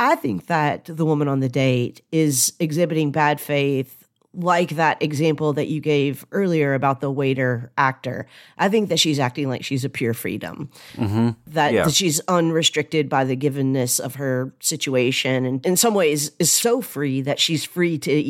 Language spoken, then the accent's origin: English; Chicago, Illinois, United States; I'm a medievalist. I'm a Chicagoan. I'm a son of a family of steelworkers or pipe layers